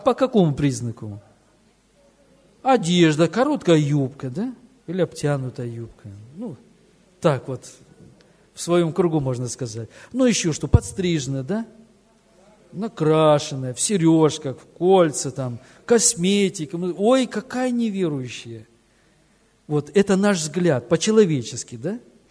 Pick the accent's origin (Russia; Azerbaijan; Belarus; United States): Azerbaijan; Baku; Ну, вообще, я родился и вырос в Азербайджане, в городе Баку.